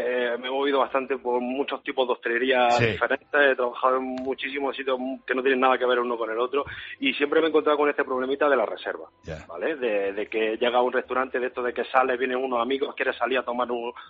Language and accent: Spanish; Almería, Andalusia, Spain; now in Madrid, Spain; como somos de Almería, también mucha verdura de Almería.